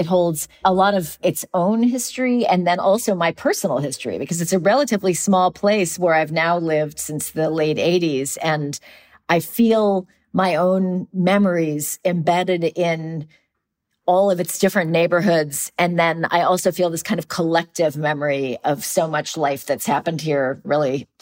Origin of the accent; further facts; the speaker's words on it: San Francisco, California, United States; also born or lived in Chicago; now in New York City, United States; because I'm from the Midwest. I was born in Chicago and I grew up in San Francisco. I knew I wanted to move to New York before I'd ever been to New York.